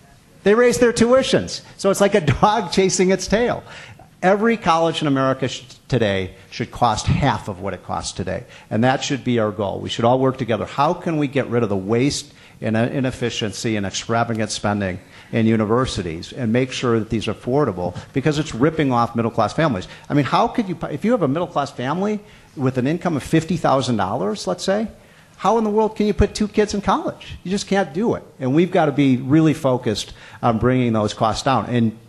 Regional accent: Virginia, United States; And every college in the state, in my home state of Virginia

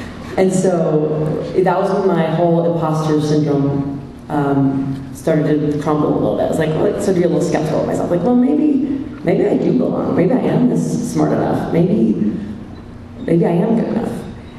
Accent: California, United States; also born or lived in Texas, United States; I'm from California originally, and living in Texas is essentially living abroad for Californians.

